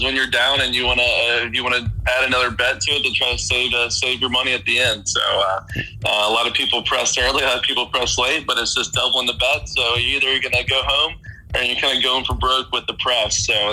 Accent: Memphis, Tennessee, United States; I was from I grew up in Memphis, Tennessee. I got back to Colonial Country Club in Memphis

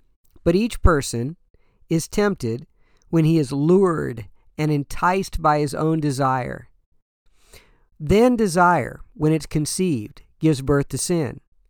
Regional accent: Oregon City, Oregon, United States; Now, I'm a graduate from Oregon City High School, Oregon City, Oregon, go Pioneers.

